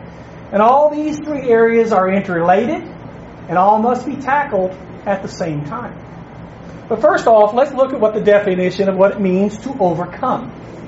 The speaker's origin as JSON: {"language": "English", "region": "Indiana", "country": "United States", "also_born_or_lived": "Louisville, Kentucky", "moved": "yes", "said": "We are from East Texas, originally from Indiana. Been Louisville, Kentucky was a home church area until we moved to East Texas."}